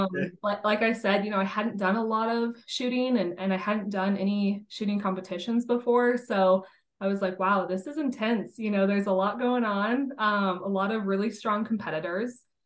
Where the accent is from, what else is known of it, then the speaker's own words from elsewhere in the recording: Colorado, United States; also born or lived in Reno, Nevada; I live in Colorado. I was born in Reno, Nevada, and moved to Colorado when I was pretty young. So live here now.